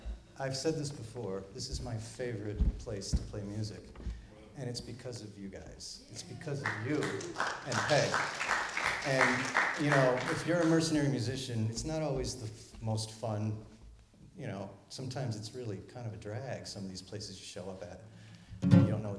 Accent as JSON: {"language": "English", "country": "United States", "tie": "born or raised there", "said": "And I grew up near the Housatonic with lots of PCBs."}